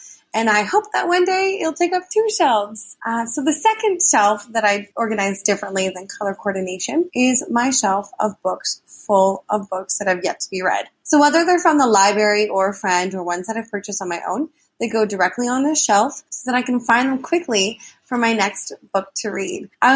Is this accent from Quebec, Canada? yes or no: no; Toronto, Ontario, Canada; Hi, Anne. … I'm from Toronto, Ontario, Canada.